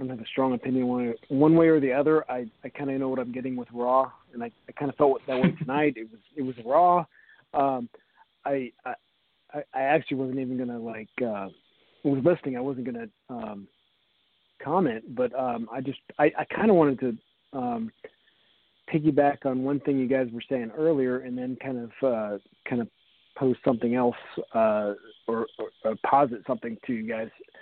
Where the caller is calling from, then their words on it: Virginia, United States; I'm calling from Northern Virginia.